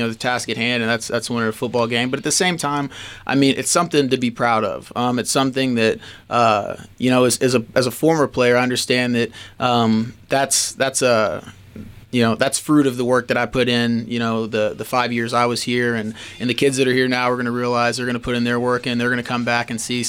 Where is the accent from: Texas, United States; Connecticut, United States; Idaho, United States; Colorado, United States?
Texas, United States; Midland; I love my hometown of Midland. I love just the area in general of West Texas. You know, that's it's where I lived, you know, my whole life before, you know, I left and moved to Pittsburgh.